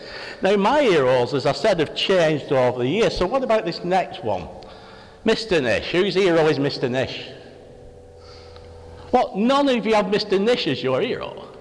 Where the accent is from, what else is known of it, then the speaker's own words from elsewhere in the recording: Oldham, North West England, United Kingdom; growing up in Oldham, like I did, north of Manchester